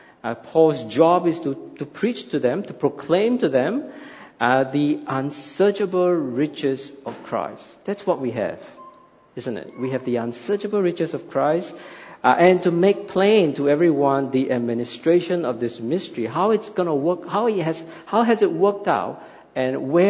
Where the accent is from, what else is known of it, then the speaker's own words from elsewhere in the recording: Singapore; growing up in Singapore, I had no idea what a prairie is, right? Singapore is just a small island, no land, nothing.